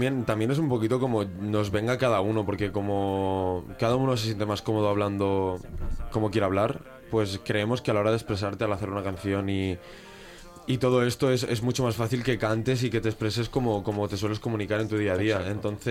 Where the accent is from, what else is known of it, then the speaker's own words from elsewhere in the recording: Sabadell, Catalonia, Spain; somos de Sabadell, vivimos en el centro de Sabadell, tampoco vamos a decir aquí que venimos de la ruina.